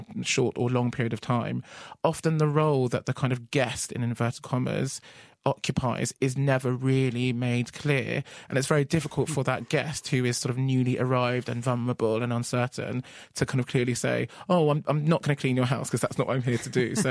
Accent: Ghana; And here are some fantastic things about being Ghanaian and some fantastic things about Ghana as a country.

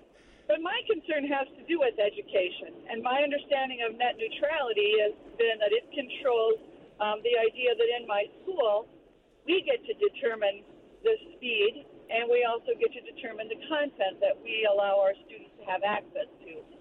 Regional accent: Park Rapids, Minnesota, United States; Well, I'm actually from Park Rapids, Minnesota.

